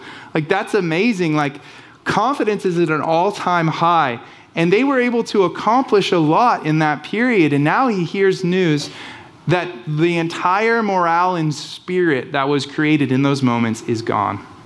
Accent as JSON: {"language": "English", "region": "California", "country": "United States", "tie": "born or raised there", "said": "there was a terrible wildfire in my hometown in Northern California 3 years ago."}